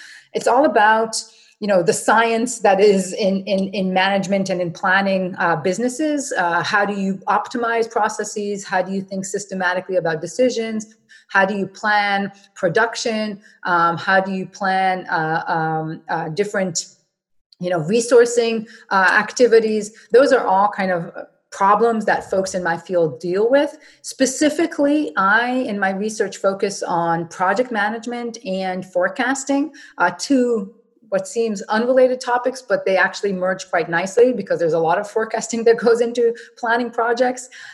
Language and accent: English; Israel; English is a second language; I grew up in Israel. So my childhood, I see myself, I'm Israeli. … is a very Israeli name. I grew up in Israel. I did my schooling there as a youngster, and I did my military service in the IDF for 3 years.